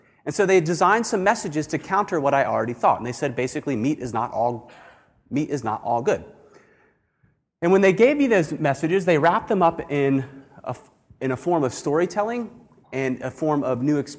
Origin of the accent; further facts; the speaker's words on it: Virginia, United States; I grew up in Virginia, and my dietary palate was a lot like Terry's.